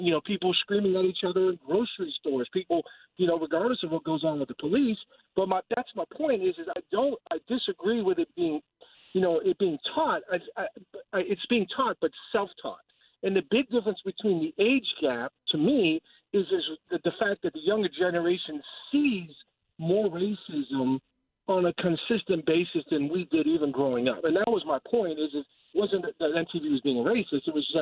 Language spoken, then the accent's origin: English; Miami, Florida, United States; and then I grew up in Miami. We went downtown to go shopping for shoes.